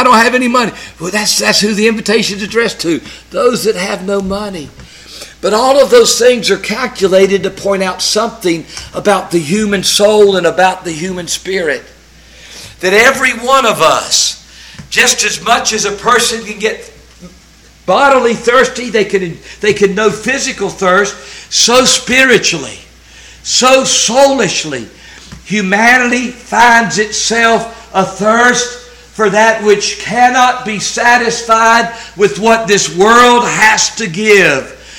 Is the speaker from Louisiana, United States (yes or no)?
no; North Carolina, United States; Now, I'm from North Carolina, as many of you know, and Andy Griffith was from North Carolina.